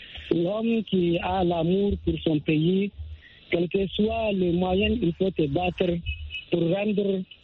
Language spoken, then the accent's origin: French; Niger; now in Accra, Ghana; Je suis originaire du Niger, mais de l'armée ghanéenne.